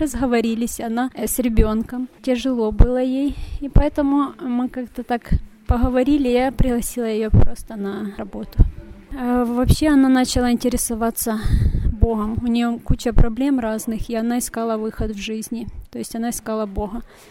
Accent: Western Ukraine, Ukraine; я из Западной Украины, работаю администратором.

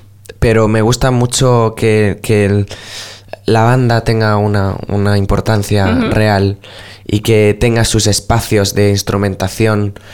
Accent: Spain; Al final soy español y creo que interpreto mejor las canciones cuando las canto en español.

